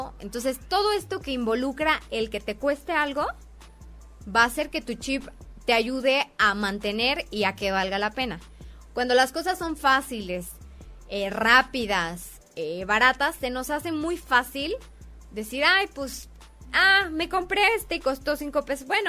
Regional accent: Mexico; También nos pasa mucho que como mexicanos no conocemos muchos riesgos de lo que hacemos

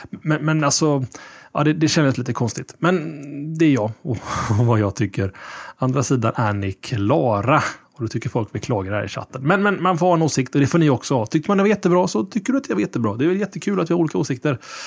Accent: Sweden; Och det kanske är att vi är tråkiga svenskar.

